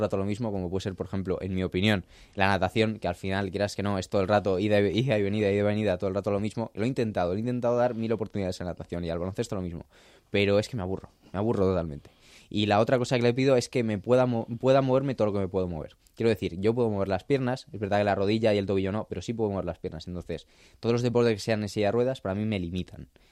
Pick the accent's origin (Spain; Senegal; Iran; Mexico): Spain; Canary Islands; born there; Pues a ver, yo nací en Canarias